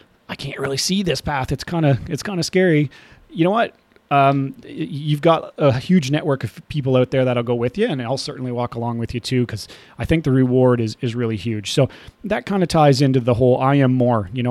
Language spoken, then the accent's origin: English; Chatham, Ontario, Canada; Here in Chatham, Ontario, which is southwestern Ontario, my hometown